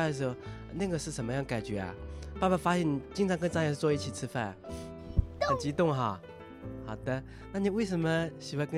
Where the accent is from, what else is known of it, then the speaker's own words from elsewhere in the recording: Shanghai, China; now in Taiwan; 你说我们上海那边说话很大声，对吧？